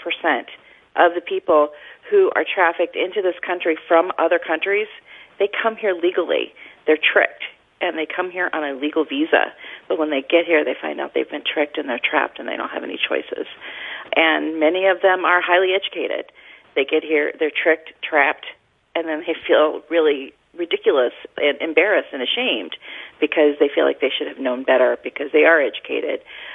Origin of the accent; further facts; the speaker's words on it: Baltimore, Maryland, United States; now in Cincinnati, United States; Because I had just finished one in Baltimore, which is my hometown.